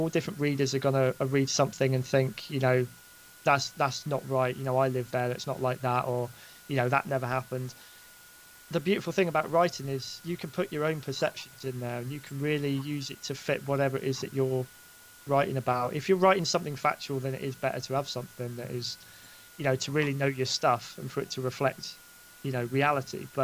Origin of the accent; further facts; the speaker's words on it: Basingstoke, South East England, United Kingdom; moved away as an adult; also born or lived in Stoke-on-Trent; now in Newton Abbot, United Kingdom; I'm actually from Basingstoke, which is about 150 miles east of where I live now. But I was born there. I went I moved when I was 18. I moved further up north to a place called Stoke-on-Trent.